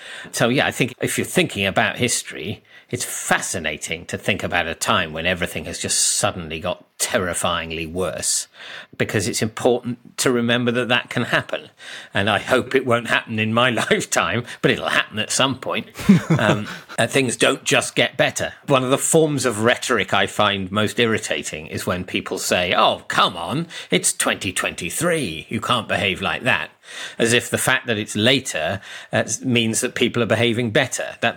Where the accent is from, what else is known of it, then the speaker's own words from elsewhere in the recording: Oxford, South East England, United Kingdom; I grew up in Oxford